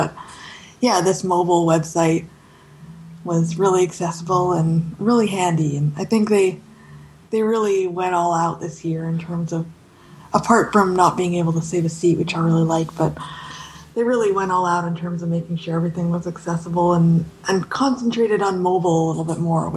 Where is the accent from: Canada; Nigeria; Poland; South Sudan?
Canada; And I'm from Canada, so I was trying not to use my data connection because of roaming charges.